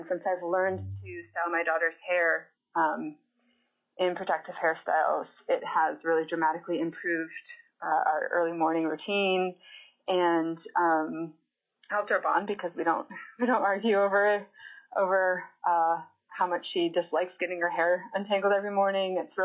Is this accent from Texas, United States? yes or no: no; Petersburg, Alaska, United States; I am from Petersburg, Alaska, and I'm representing myself.